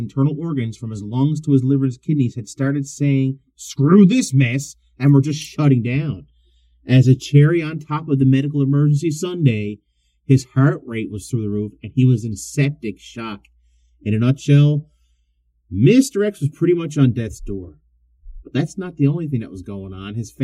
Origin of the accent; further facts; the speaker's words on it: Canada; And, you know, as a Canadian, we are your hat. We are just above you guys